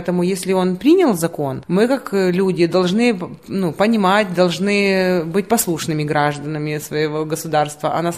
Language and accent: Russian; Ukraine; moved away; Вот как мы приехали из Украины в Европу, желая лучшей жизни, правильно, для себя, для своих детей.